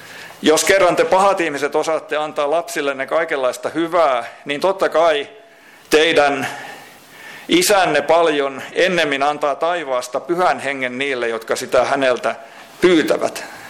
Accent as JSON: {"language": "Finnish", "region": "Southwest Finland", "country": "Finland", "said": "minulla on ihan todennäköisesti lapsuuden päiviltä muisto käynnistä Turun linnassa, kun olen kotoisin aika läheltä sieltä seudulta."}